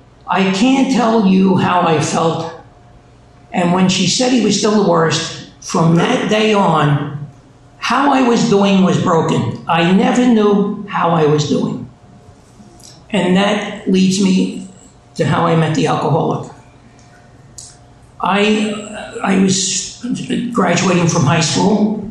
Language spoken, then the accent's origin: English; Brooklyn, New York, United States; because I was born and raised in Brooklyn. I don't know if you picked that up yet